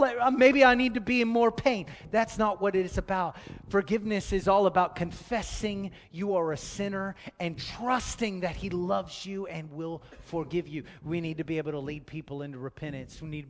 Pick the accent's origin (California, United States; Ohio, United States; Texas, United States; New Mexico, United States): Texas, United States; I am a Texan, y'all.